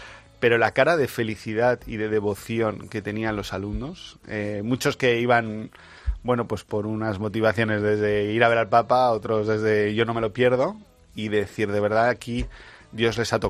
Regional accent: Valladolid, Castile and León, Spain; yo que vengo de Valladolid, hay pueblos de Castilla mucho más pequeños

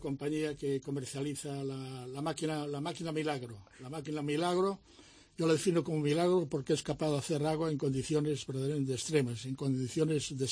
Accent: Vigo, Galicia, Spain; now in Seville, Spain; Sí, sí, yo llevo 51 años aquí en Sevilla y ya me considero también sevillano. Soy de Vigo, soy gallego, estupendo. Y para mí es un orgullo mantener todavía el acento.

